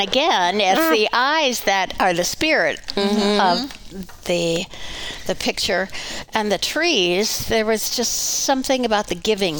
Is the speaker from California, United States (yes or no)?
no; Wisconsin, United States; At the time, it was just old houses and some of the memories I had in growing up in Wisconsin.